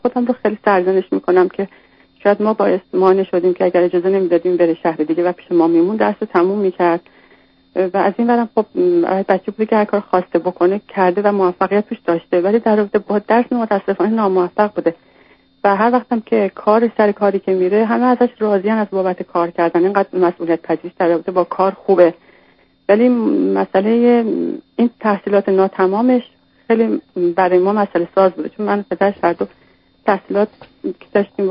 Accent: Iran; moved away as an adult; now in Canada; ما حدوداً تقریباً 16 سالش که بود از ایران مهاجرت کردیم و این یک از شهرهای کانادا اومدیم

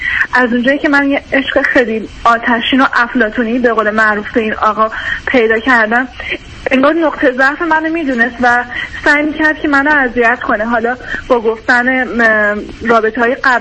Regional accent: Iran; من 31 سالمه. حدود یک ساله که از ایران اومدم، ازدواج کردم، اومدم از ایران.

